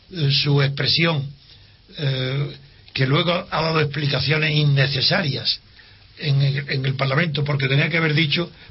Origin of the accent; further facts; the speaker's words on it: Spain; Y sentí vergüenza, como español, de los gestos corporales